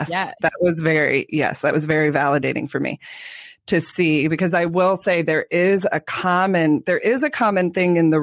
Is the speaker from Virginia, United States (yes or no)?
no; Connecticut, United States; moved away as an adult; also born or lived in New Hampshire; now in Georgia, United States; Because I'm a northerner too. I'm from Connecticut, New Hampshire, moved to South Georgia. So I like grew up my adult life in the South.